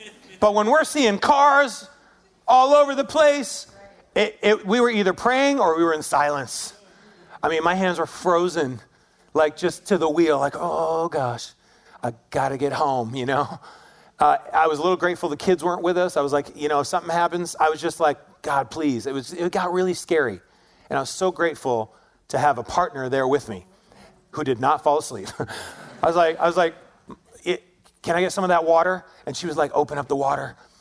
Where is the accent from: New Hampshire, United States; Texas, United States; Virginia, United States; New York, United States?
New York, United States; Syracuse; So glad that I wasn't alone growing up in Syracuse